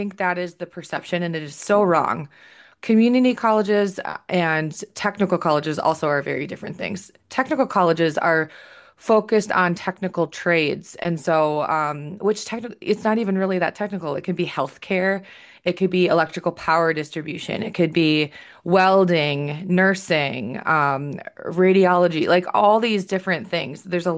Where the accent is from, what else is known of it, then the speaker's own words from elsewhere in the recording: Green Bay, Wisconsin, United States; I'm from Green Bay, so that's where I'm from. So I went home for a year after college, lived with my parents like a loser